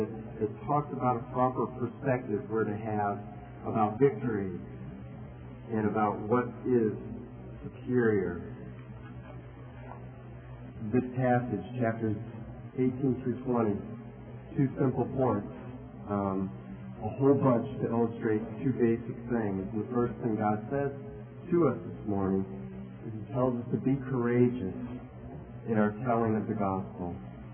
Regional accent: New York, United States; also born or lived in Ohio; I remember when I was growing up in New York and Ohio, both my parents had graduated from Ohio State, and so I was trained as a Buckeye lover

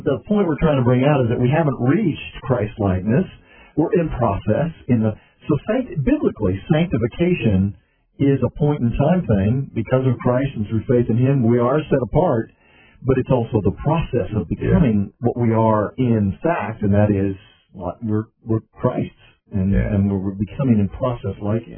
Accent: California, United States; Or I'm from California.

